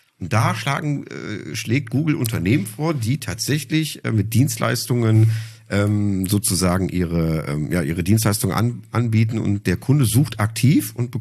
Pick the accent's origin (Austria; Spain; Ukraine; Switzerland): Spain; also ich bin ja Spanier, also auch wenn